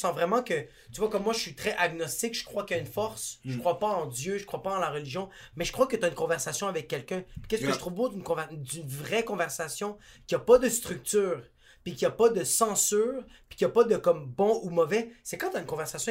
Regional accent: El Salvador; Moi, je suis parti du Salvador pour arriver ici.

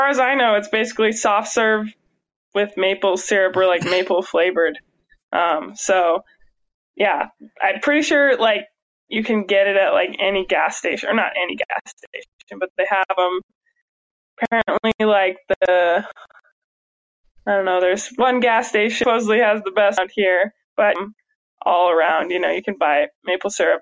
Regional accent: Pacific Northwest, United States; You know, I grew up in the Pacific Northwest, so it's kind of similar, like, you know, a lot of trees, a lot of clouds and fog up in the trees, and just beautiful, beautiful rolling hills and mountains up here

